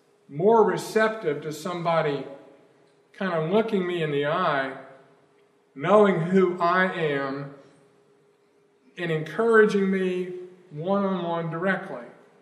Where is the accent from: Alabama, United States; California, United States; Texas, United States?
Alabama, United States; I grew up in Alabama.